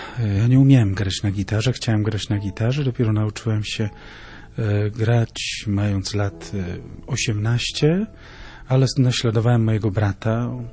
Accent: Oleśnica, Lower Silesian Voivodeship, Poland; ja pochodzę z Oleśnicy

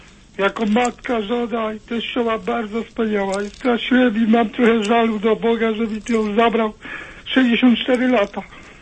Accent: Nowy Sącz, Lesser Poland, Poland; now in Wrocław, Poland; Bo ja pochodzę ze Sącza. A w Wrocławiu ożeniłem się.

